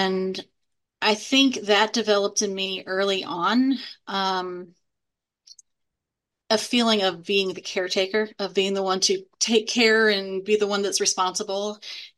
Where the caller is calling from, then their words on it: Denton, Texas, United States; I am dialing in from Denton, Texas, which is in North Texas, right between Dallas and Fort Worth.